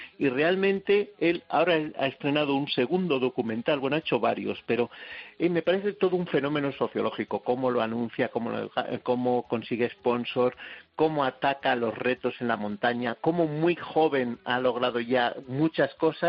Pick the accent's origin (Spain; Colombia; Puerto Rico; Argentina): Spain; Castile and León; Reconozco que ayudo a la organización del cross de los pastores en mi pueblo, en Gredos, el cross de los pastores, que es un trail running por la dehesa de Orcajo ahí en Gredos.